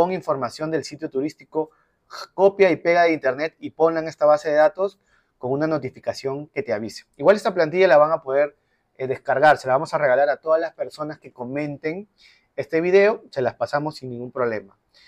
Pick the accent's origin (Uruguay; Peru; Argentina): Peru; no teníamos presencia todavía como comunidad peruana